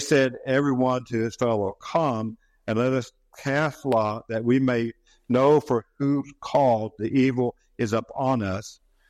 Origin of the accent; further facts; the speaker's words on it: West Virginia, United States; I'd never been there. I'm from West Virginia. You know, we got creeks and things like that. But we don't have anything like lakes or maybe small ones.